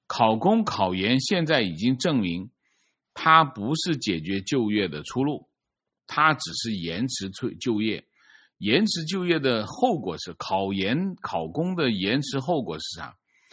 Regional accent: Taiwan; 我们台湾人工作了十几年工资都没涨，

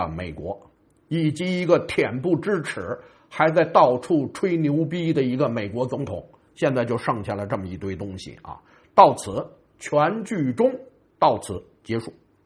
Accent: Beijing, China; 你这时候你我们北京人说话叫什么

